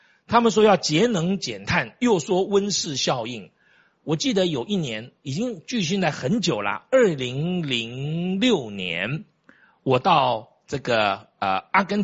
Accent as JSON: {"language": "Chinese", "country": "Taiwan", "said": "我们台湾人"}